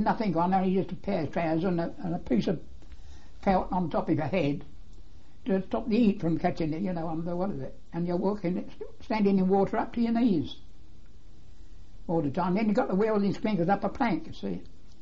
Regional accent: Luton, East of England, United Kingdom; Well, I was born in Luton, in King's Road, Luton. It's not King's Road now, I think it's Kingston Road. The house we lived in was 4 shillings a week.

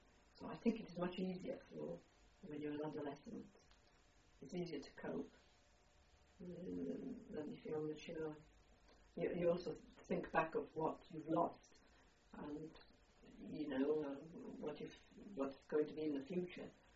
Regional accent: Poland; It was not all that far from my hometown, perhaps some 30 kilometres north, whereas my hometown was a mountainous area, right at the foot of the Carpathian Mountains, the west Carpathians.

